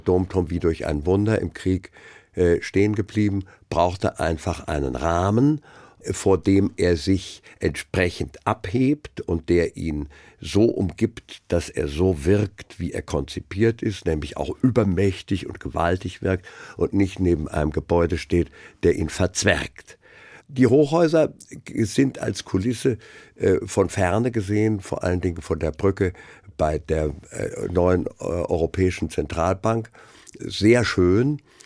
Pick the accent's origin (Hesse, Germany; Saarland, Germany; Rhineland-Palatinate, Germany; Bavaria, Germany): Hesse, Germany; Frankfurt; Ich bin in Frankfurt geboren, ich bin hier einfach leben geblieben und auch nicht ohne Grund.